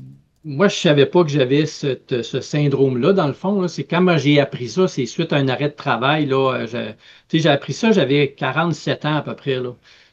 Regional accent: Gagnon, Quebec, Canada; Alors, moi, ça m'en prenait pas plus pour avoir le goût de retourner dans mon coin de pays, puis d'aller découvrir ce secteur-là. Parce que quand j'étais plus jeune à Gagnon, ben je ne faisais que ça, là, aller en forêt.

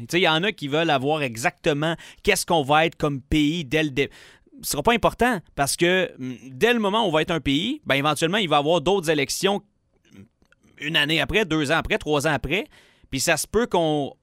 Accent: Quebec, Canada; culturellement, je suis un Québécois, puis culturellement, je veux rien savoir d'être Canadien

